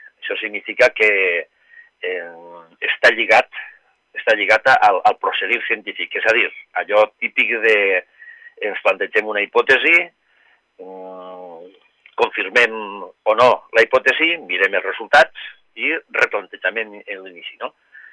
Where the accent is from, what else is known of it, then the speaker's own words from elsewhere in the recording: Onda, Valencian Community, Spain; és el meu riu, jo també soc d'Onda